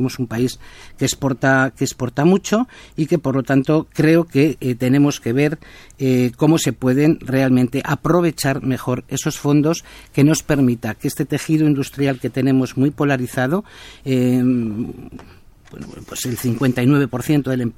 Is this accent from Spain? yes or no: yes; Basque Country, Spain; estoy en Vitoria, soy de Euskadi